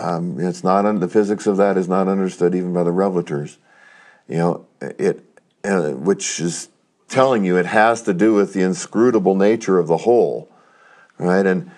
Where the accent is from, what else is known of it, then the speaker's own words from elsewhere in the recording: Boulder, Colorado, United States; born there; I mean, I was born in Boulder, Colorado. I lived lots of places.